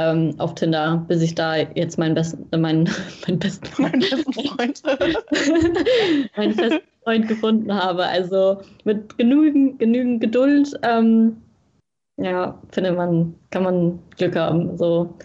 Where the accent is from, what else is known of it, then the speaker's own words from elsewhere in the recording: Lower Saxony, Germany; now in Magdeburg, Germany; weil wir halt zusammen ja in Magdeburg studieren. Wir sind gleichzeitig Mitbewohner und wir kommen beide aus Ostfriesland.